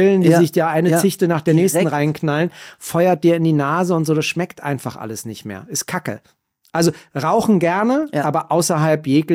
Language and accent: German; Berlin, Germany; Berlin ist meine Heimat und ich arbeite dort.